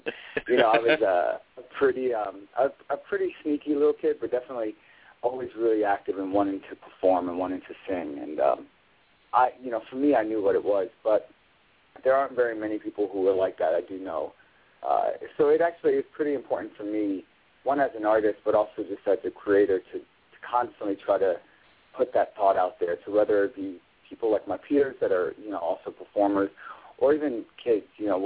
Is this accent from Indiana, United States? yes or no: no; Brooklyn, New York, United States; You know, growing up in Brooklyn, there weren't very many artists that I saw.